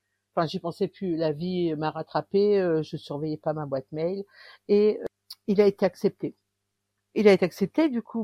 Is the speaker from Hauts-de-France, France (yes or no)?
yes; Calais, Hauts-de-France, France; J'habite près de Lille. Enfin, plus près de Valenciennes. Sinon, je suis native de Calais. Enfin, c'est toujours dans les Hauts-de-France.